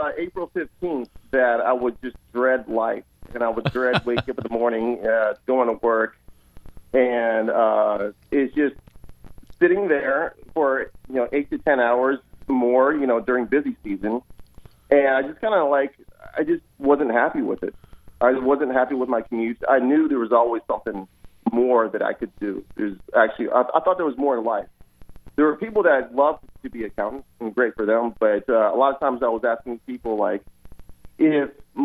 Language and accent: English; Texas, United States; I wish I was, though, but because I'm actually from Texas. I went to school in the University of Texas.